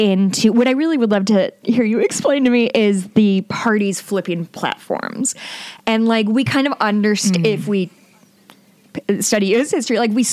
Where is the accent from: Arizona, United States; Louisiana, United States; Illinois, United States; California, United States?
Illinois, United States; Chicago; I grew up in the Chicagoland area, the child of two lapsed Catholics. Everybody I knew was Catholic.